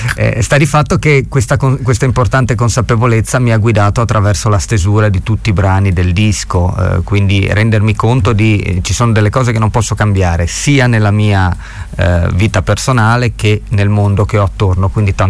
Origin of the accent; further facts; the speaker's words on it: Friuli-Venezia Giulia, Italy; io non ho mai voluto fare l'elegia dell'essere friulani o dell'essere carnici. non mi è mai importato. Io amo la mia terra, amo la mia gente